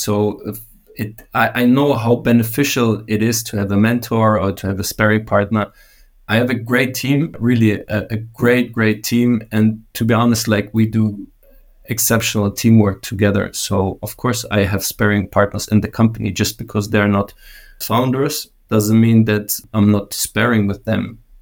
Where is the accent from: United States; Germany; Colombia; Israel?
Germany; Munich, Bavaria; but I'm from Munich, Germany, so the mountains are close.